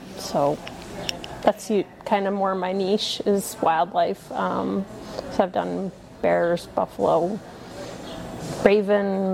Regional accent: Red Deer, Alberta, Canada; I'm from Red Deer.

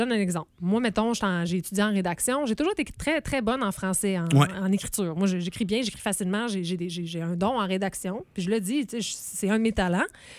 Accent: Quebec, Canada; moi, je me dis, en tant que Québécois, on devrait accepter de reconnaître nos forces.

